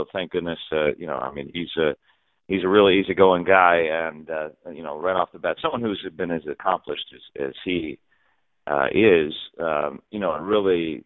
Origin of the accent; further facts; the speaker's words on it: Detroit, Michigan, United States; I would practice, I grew up in Detroit, so we'd have the Tigers games on TV